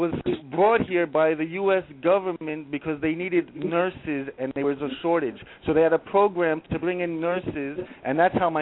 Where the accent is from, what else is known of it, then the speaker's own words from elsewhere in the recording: Queens, New York, United States; born there; I was born in Queens, New York. Am I there from? My parents are from the Middle East.